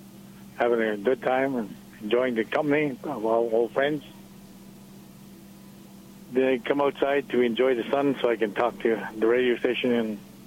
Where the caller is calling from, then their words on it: Sudbury, Ontario, Canada; I'm calling from Sudbury, Ontario